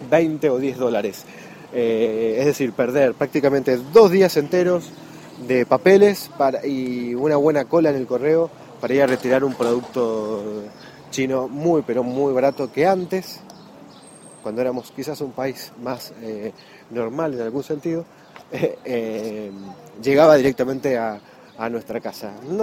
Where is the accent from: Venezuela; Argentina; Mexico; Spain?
Argentina; Recordemos que somos de Argentina, que aquí cuesta todo lo que es importado, cuesta conseguirlo.